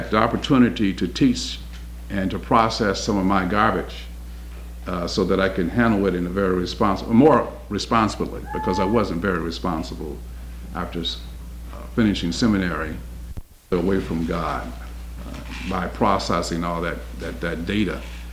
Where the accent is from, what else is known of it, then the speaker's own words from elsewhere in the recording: Detroit, Michigan, United States; I grew up in Detroit in a very segregated community, and in my community there was a wall that separated us from another community.